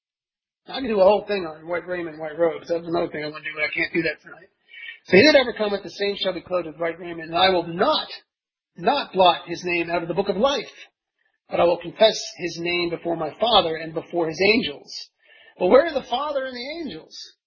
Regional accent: Philadelphia, Pennsylvania, United States; I'm a Philadelphian, and we're very familiar with these people. I grew up around all this revolutionary stuff in Philadelphia.

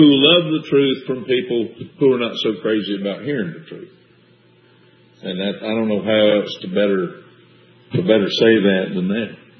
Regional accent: United States; I grew up in America, I speak USA, so I'm not very good at my Spanish.

